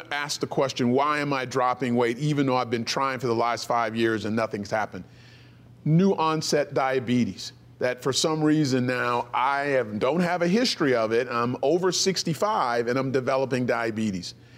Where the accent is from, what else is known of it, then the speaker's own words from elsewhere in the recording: Demopolis, Alabama, United States; born there; So I was born in Demopolis, Alabama. It's in a small town in the Black Belt of Alabama, a rural farming area where my parents were educators.